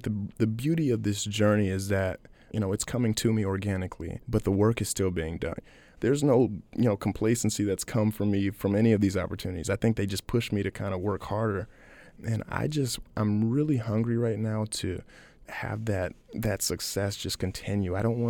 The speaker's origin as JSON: {"language": "English", "town": "Akron", "region": "Ohio", "country": "United States", "tie": "born or raised there", "said": "I can't be who I am today if I didn't learn from what my hometown taught me. And let me be the person to carry that torch and consistently still show this world what kids from Akron can do."}